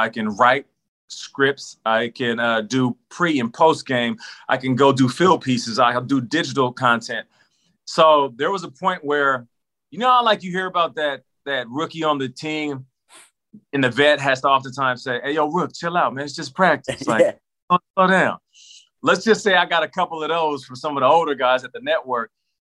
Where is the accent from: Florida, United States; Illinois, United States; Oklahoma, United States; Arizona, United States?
Arizona, United States; Scottsdale; I was in Scottsdale, Arizona. I am from Scottsdale, Arizona to LA doing Total Access.